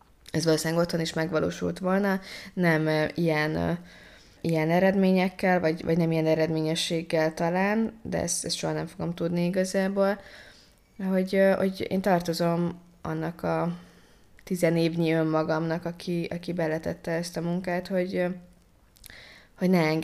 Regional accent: Ukraine; now in Hungary; ott ugye nem tudtam teljes értékű ukrán lenni, mivel bármennyire is igyekeztem szépen beszélni ukránul, érezhető volt, hogy nem az az anyanyelvem, tehát én akcentussal beszélek a mai napig ukránul. Viszont amikor meg Magyarországra jöttem, akkor itt meg azt éreztem, hogy nem vagyok teljes értékű magyar.

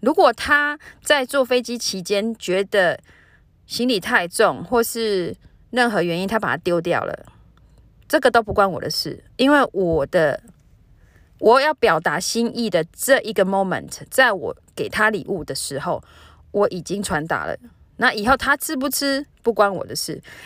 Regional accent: Taiwan; 尤其是就是远从台湾寄东西来，什么就是小吃啊，我家乡的东西什么，我都觉得很感动

